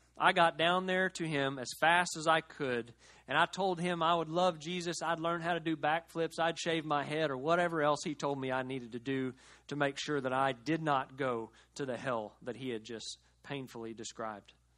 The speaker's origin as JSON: {"language": "English", "town": "Cleveland", "region": "Oklahoma", "country": "United States", "tie": "born or raised there", "said": "I grew up in First Baptist Church in Cleveland, Oklahoma, just about as prototypical of a traditional small-town Southern Baptist church as you could imagine."}